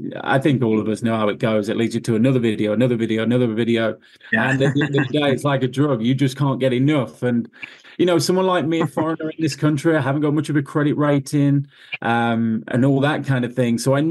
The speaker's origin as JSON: {"language": "English", "town": "Leicester", "region": "East Midlands", "country": "United Kingdom", "moved": "as an adult", "said": "I'm 31 years old, 32 this month. And yeah, I'm from Leicester, England."}